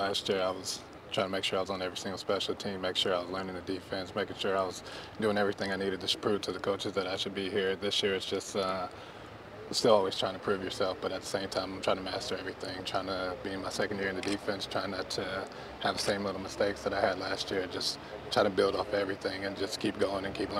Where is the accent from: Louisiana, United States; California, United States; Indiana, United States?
Indiana, United States; I mean, I know where I'm from. I'm from Southern Indiana, you know, so it's something that I kind of grew up with.